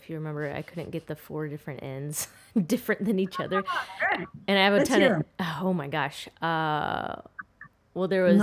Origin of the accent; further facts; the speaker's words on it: United States; I'm half Arab and half white. I grew up here in America, but in an Arab, predominantly Arab community and raised Muslim.